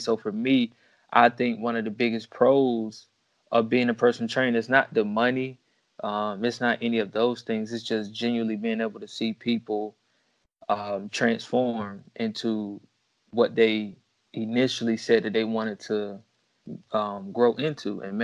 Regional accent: Atlanta, Georgia, United States; Well, I'm from Atlanta, Atlanta, Georgia.

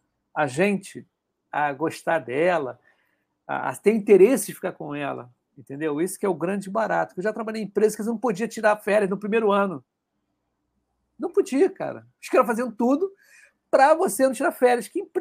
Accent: Rio de Janeiro, Brazil; ele se apresentou à galera do Rio de Janeiro, que eu sou do Rio, né?

